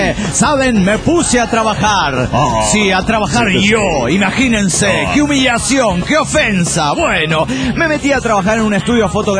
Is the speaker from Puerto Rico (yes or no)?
no; Oaxaca, Mexico; de Oaxaca, México.